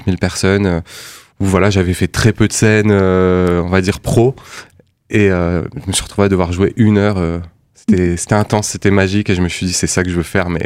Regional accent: Metz, Grand Est, France; je suis originaire de Metz, donc pas très loin de Nancy.

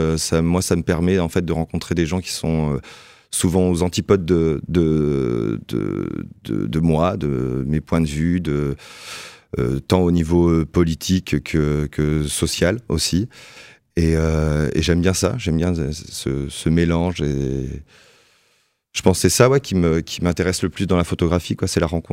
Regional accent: Joinville, Grand Est, France; Moi, je viens de Joinville en Haute-Marne, j'ai grandi là-bas.

